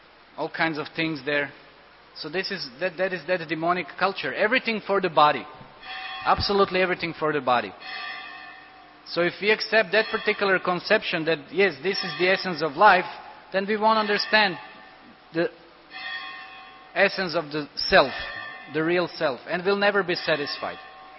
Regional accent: India; especially I came here from India and you're down underground somewhere and everything is so shiny

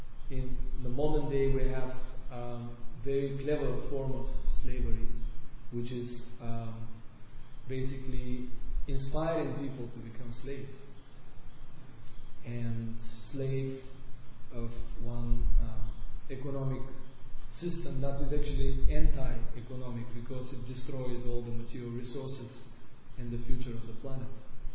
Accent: Bulgaria; English is a second language; In the past, I observed in my own country, I come from Europe, from Bulgaria, very humble, simple country, people are very poor there.

